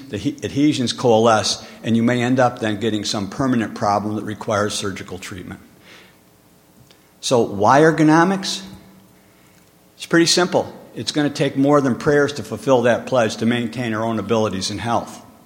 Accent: Keokuk, Iowa, United States; from Keokuk, Iowa

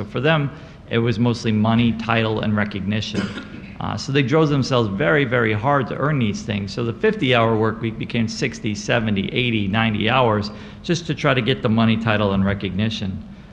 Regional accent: New Orleans, Louisiana, United States; So I'm from New Orleans. This was a charity hospital.

